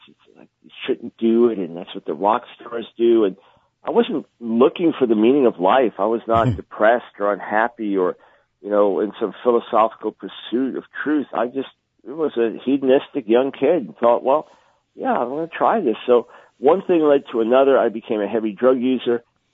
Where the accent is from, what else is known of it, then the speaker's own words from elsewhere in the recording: New York, United States; I was born in New York City, raised on Long Island. Raised in a nominal Jewish home